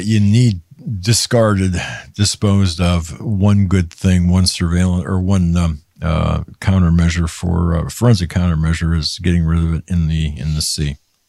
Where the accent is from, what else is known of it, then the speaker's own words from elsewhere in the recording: Erie, Pennsylvania, United States; the assassination has ties to my hometown of Erie, Pennsylvania.